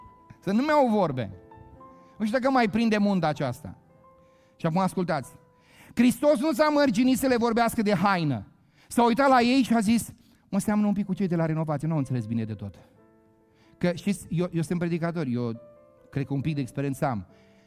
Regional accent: Moldavia, Romania; Eu vin din Moldova.

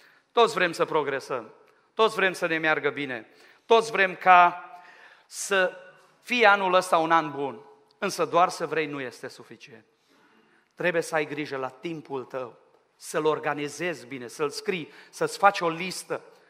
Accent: Romania; now in England; Știți cum sunt ăștia din România? De când sunt în Anglia, operații, accidente, mormântări, numai în drame trăiesc, știți?

